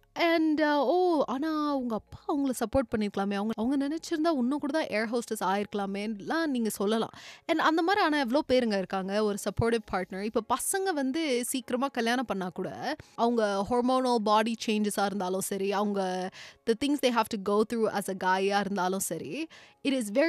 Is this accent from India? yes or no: no; United States; நான் பிறந்து வளர்ந்ததுலாம் யூஎஸில் தான், பிகாஸ் எங்கள் அம்மா had an arrange marriage in India and இங்கே மூவ் பண்ணிட்டதுனால எங்கள் அப்பா கூட.